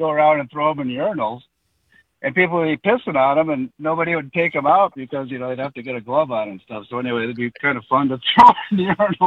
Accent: Minneapolis, Minnesota, United States; I'm from Minneapolis, but I've been out here the last couple summers, and it's really wonderful.

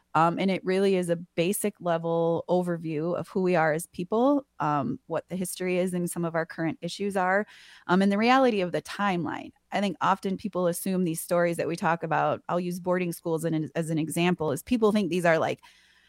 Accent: Wyoming, United States; I talk about Wyoming, because that's actually where my mom's from. We're from the Wind River Reservation. We're Eastern Shoshone.

